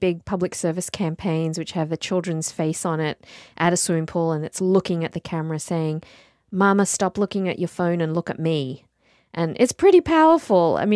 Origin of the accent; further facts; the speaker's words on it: Sydney, New South Wales, Australia; now in Seattle, United States; where I grew up in Sydney, in Australia